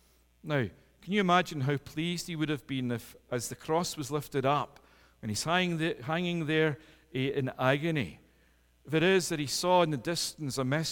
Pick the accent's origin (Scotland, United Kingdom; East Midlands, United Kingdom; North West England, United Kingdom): Scotland, United Kingdom; like me, coming from the UK, you don't like people saying to you that you're English. And I say, no, I'm Scottish.